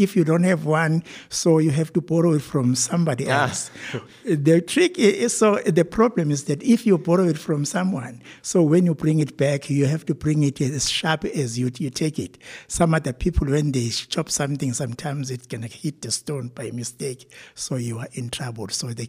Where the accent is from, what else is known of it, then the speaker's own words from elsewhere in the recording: Ladysmith, KwaZulu-Natal, South Africa; So we want people to know that we are coming from Ladysmith.